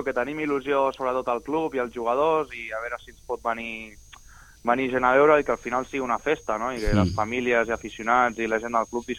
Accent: Sitges, Catalonia, Spain; som sis jugadors de Sitges, és a dir, la meitat de l'equip som d'aquí i tots els altres som més o menys al voltant.

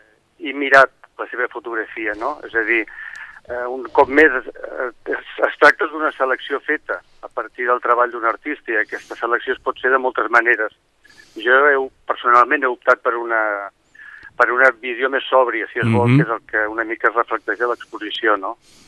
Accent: Sitges, Catalonia, Spain; Jo soc de Sitges

